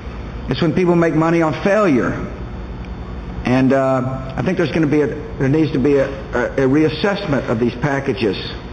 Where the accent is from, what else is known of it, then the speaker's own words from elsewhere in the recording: Texas, United States; You sound like the guys I grew up with in West Texas, you know?